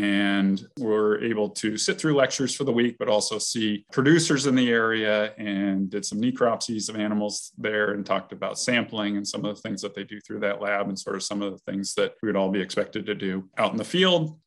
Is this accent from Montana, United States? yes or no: no; Shelton, Washington, United States; I was born and raised in Shelton, Washington. That's out on the West Coast near Olympia. Both of my parents were veterinarians.